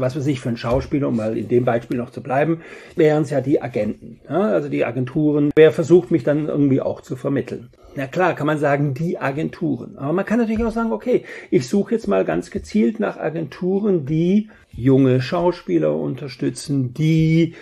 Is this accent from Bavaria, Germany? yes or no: yes; Bavaria, Germany; accent: Bavarian; Dann bin ich mit meinem bayerischen Dialekt vielleicht mal interessant